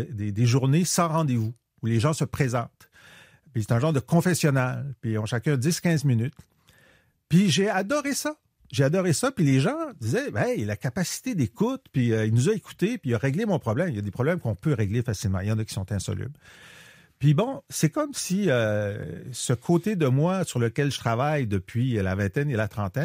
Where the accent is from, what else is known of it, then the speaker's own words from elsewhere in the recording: Quebec, Canada; Ah, il dit, t'es québécois? Je dis oui.